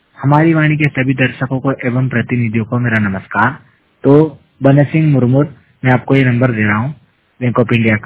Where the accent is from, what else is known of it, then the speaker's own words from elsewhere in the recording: Indore, Madhya Pradesh, India; और मैं मध्य प्रदेश के इंदौर क्षेत्र का रहने वाला हूँ